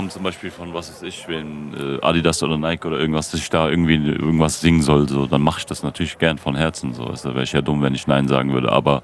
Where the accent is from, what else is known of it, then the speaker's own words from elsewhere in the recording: Bergen-Enkheim, Hesse, Germany; ich bin in Bergen-Enkheim aufgewachsen.